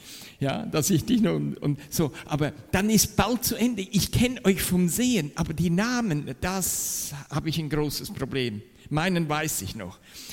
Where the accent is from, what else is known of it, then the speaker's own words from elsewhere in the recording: Zurich, Switzerland; accent: Swiss; Ihr wisst ja, dass ich Schweizer bin. Ich bin in Zürich geboren. Ja, deshalb mein Akzent. Aber Ich bin in der Schweiz in den jungen Jahren auf viele Berge gewandert.